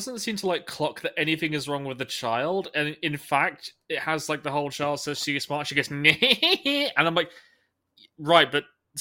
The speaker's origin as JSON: {"language": "English", "region": "Texas", "country": "United States", "said": "You should have just said so, Jack. I'm Texan. It's fine."}